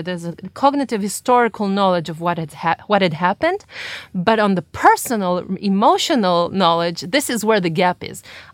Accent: Israel; And I have my own, of course, impression of being a third generation myself and growing up in the Israeli society.

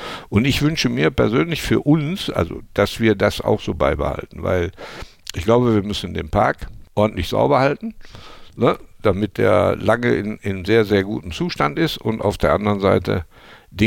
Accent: Emmerich, North Rhine-Westphalia, Germany; Emmerich ist jetzt nicht weit weg, wird auch meine Heimatstadt bleiben.

